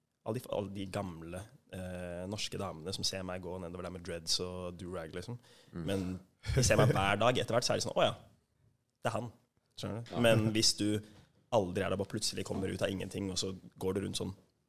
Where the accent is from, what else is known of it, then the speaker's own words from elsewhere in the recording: Oslo, Norway; Jeg har vokst opp på Vestkanten.